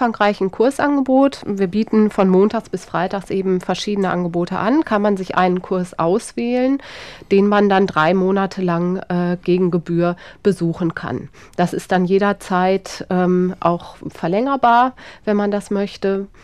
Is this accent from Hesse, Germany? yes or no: no; Bielefeld, North Rhine-Westphalia, Germany; Ich komme ja selber nicht aus Darmstadt, komme aus Bielefeld, da kenne ich das überhaupt nicht.